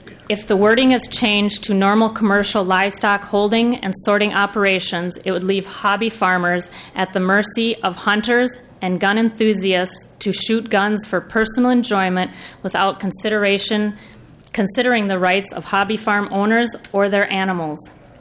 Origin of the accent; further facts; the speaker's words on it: New Prague, Minnesota, United States; I'm from New Prague, Minnesota, in rural Le Sueur County.